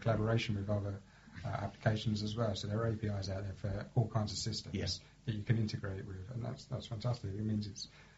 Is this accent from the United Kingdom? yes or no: yes; Maidstone, South East England, United Kingdom; I used to be based in Rochester as well. Yeah. It's a nice area. We're looking. I'm from Maidstone anyway